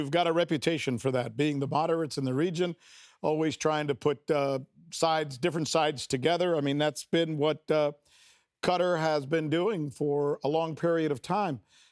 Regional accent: United States; Look, I'm American and I love America and I'm proud to be American

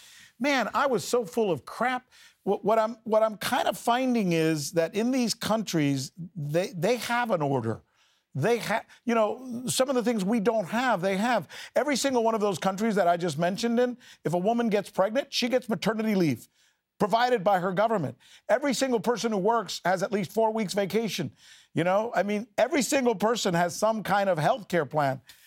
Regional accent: Cuba; now in United States; I'm an American, damn it. I came from a communist country. I came from Cuba.

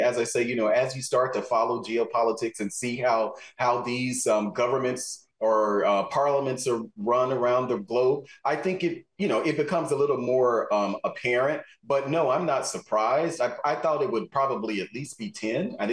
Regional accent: Mississippi, United States; I grew up in Mississippi, so I come from a union family

